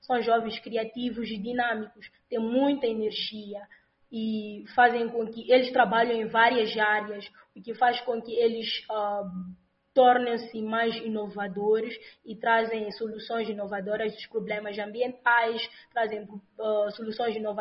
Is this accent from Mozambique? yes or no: yes; Mozambique; para a minha casa, para a minha terra, Moçambique